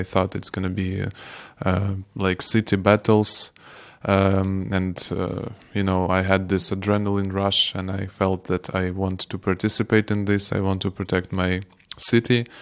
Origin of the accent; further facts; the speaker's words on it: Odesa, Odesa Oblast, Ukraine; English is a second language; moved away as an adult; now in Kyiv, Ukraine; I'm living in Kiev City. It's the capital of Ukraine. I'm from Odessa myself, but I moved to Kiev almost 2 years ago.